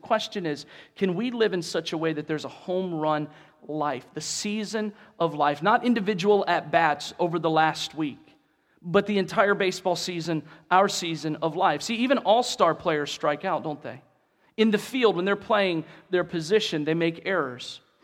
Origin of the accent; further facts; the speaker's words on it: Ohio, United States; It was about a 16 or 18-hour drive from where I grew up in Ohio.